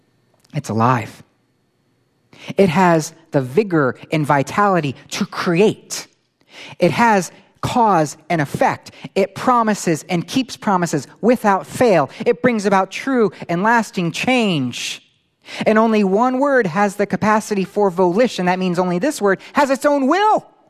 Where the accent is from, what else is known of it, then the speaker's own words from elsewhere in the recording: Florida, United States; Now, I grew up in Florida. If you know anything about Florida, it is like the home of the roach.